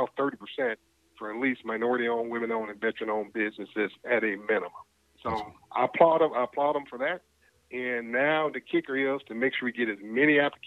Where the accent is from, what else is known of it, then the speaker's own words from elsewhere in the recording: Muskegon, Michigan, United States; I cover West Michigan. And so I'm trying to make sure business in West Michigan, in particular my hometown of Muskegon, that we get our fair share of this money